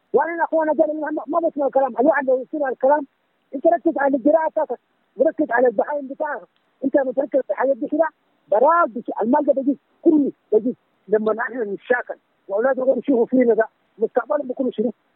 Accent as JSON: {"language": "Arabic", "region": "Khartoum", "country": "Sudan", "said": "أنا من الخرطوم هناك."}